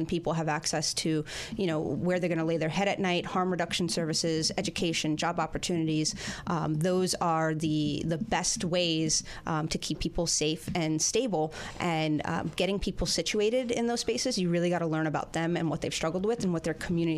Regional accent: Queens, New York, United States; I grew up in Queens. I grew up in South Richmond Hill, Queens.

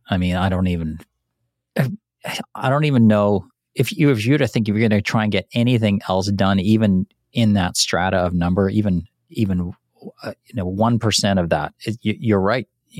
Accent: England, United Kingdom; now in Canada; when I was a kid, you could get, we grew up in England.

